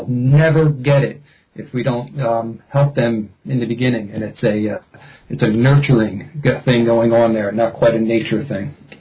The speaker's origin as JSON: {"language": "English", "town": "Philadelphia", "region": "Pennsylvania", "country": "United States", "tie": "born or raised there", "said": "I mean, I grew up in Philadelphia, and I knew some generations, you run into some bad friends."}